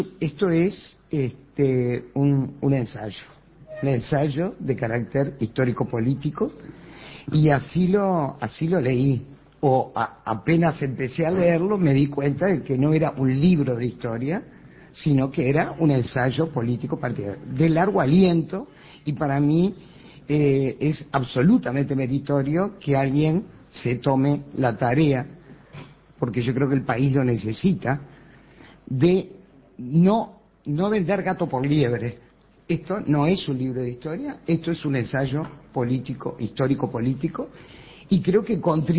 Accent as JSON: {"language": "Spanish", "country": "Uruguay", "said": "como ciudadana uruguaya"}